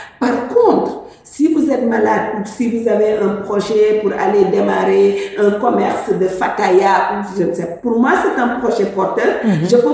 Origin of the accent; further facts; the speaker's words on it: Senegal; Disons que je viens du Sénégal, je suis une fille du terroir, très ancrée.